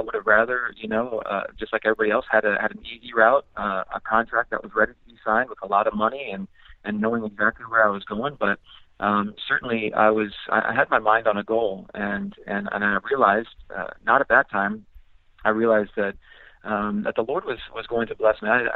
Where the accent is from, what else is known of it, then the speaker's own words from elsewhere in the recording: Chile; to play in my home country in Chile.